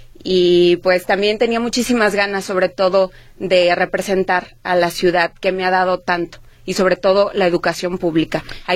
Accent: Talpa de Allende, Jalisco, Mexico; also born or lived in Puerto Vallarta; nací en Puerto Vallarta, Jalisco. Luego nos fuimos a vivir a Talpa de Allende. Y después yo... allá no hay universidad todavía

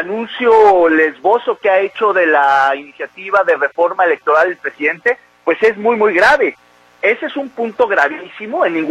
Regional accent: Mexico; creo que lo que vimos ayer domingo es algo que debería de alertarnos como mexicanos.

